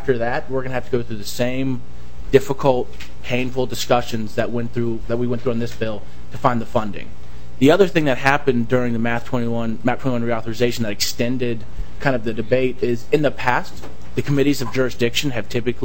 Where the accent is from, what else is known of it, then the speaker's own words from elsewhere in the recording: Washington, District of Columbia, United States; I have to admit I am from Washington, D.C., and there may be particular aspects of your state and how you spend your money that I may not know